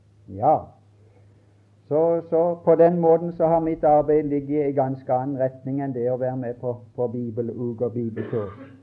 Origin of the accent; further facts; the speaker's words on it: Mosby, Agder, Norway; da vekkelsen hadde gått hjemme på Mosby